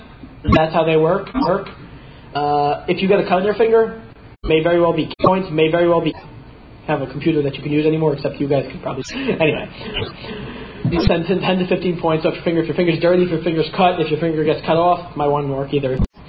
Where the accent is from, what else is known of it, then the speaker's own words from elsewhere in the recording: New Jersey, United States; I'm from Jersey. I don't get decent water anymore.